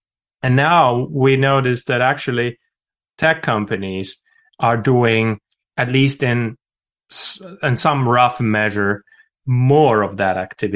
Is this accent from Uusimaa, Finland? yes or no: yes; Helsinki, Uusimaa, Finland; in many cities, you know, my hometown, Helsinki, app and games production companies like Supercell, they're now a massive a part of the economy there.